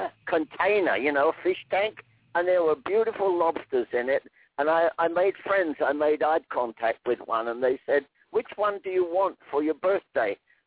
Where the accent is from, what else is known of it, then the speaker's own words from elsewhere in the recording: England, United Kingdom; born there; I was born in England and my dad taught me the record business.